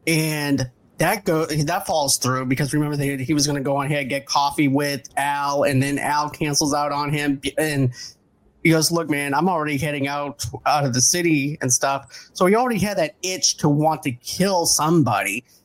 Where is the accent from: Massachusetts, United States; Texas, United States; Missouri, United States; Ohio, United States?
Massachusetts, United States; Boston; because I'm also from Boston, I also know the layout of a small store